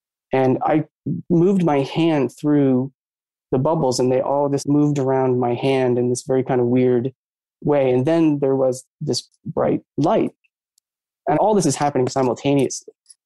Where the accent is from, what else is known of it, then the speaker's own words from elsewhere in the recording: Maine, United States; I grew up in Maine, or always around lakes and water, terrified of water, hate water.